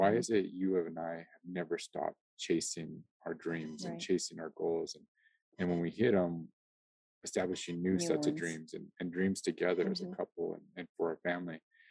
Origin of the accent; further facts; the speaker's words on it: New Mexico, United States; Joni and I, high school sweethearts here, born and raised in New Mexico.